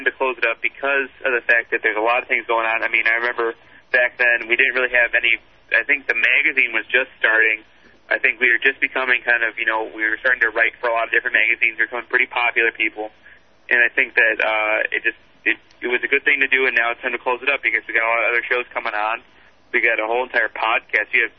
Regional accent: United States; Yeah, but actually, I'm an American, so I can sue about anything.

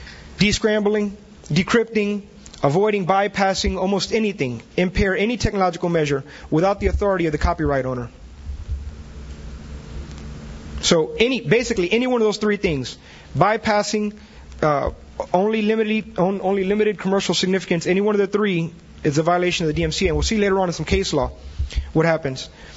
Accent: Tampa, Florida, United States; I'm from Tampa, so who does that really apply to?

